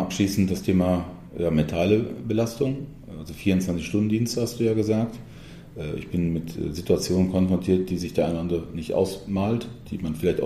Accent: Ahsen, North Rhine-Westphalia, Germany; Also wir sind in Datteln, ich komme aus Asen

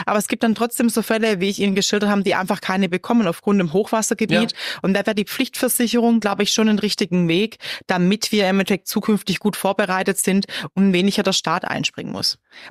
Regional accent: Southern Germany, Germany; ich komme ja aus Süddeutschland, wie Sie hören

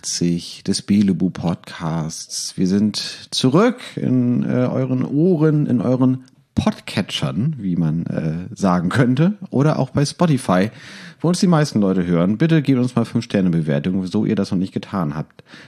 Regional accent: Hamburg, Germany; Und wir nun als Hamburger Vertreter, also es wurde gesagt, hinterher erinnere ich, dass man dir das sehr doll anhört, dass du aus Hamburg stammst und mir nicht.

